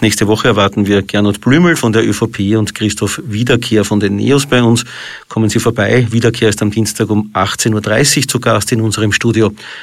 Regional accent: Krems, Lower Austria, Austria; denn meine Heimatstadt Krems ist derzeit sogar vor Wien der österreichische Corona-Hotspot.

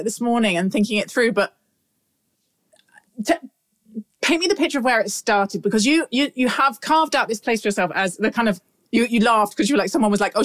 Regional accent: United Kingdom; Particularly, I think as a Brit, there's like one other click over.

